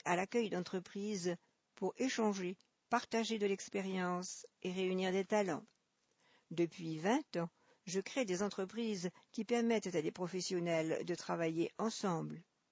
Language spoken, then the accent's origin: French; Le Chambon-Feugerolles, Auvergne-Rhône-Alpes, France; also born or lived in Saint-Étienne / La Ricamarie / Chicago; Je suis né à Saint-Thé. J'ai surtout vécu au Chambon-Feugerolles et à la Ricamarie.